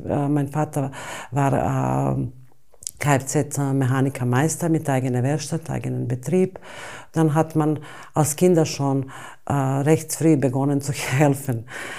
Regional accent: Mostar, Federation of Bosnia and Herzegovina, Bosnia & Herzegovina; born there; German is a second language; Und habe dann in Mostar, Stadt, wo ich geboren bin, heißt Mostar, mit sehr, sehr großer industrieller Touch und sehr viele Firmen

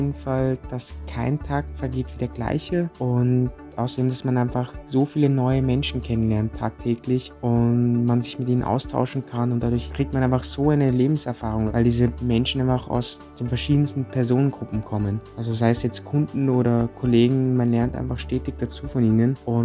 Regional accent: Vienna, Austria; Also ich bin … ich bin 18 Jahre alt, ich bin in Wien geboren und aufgewachsen

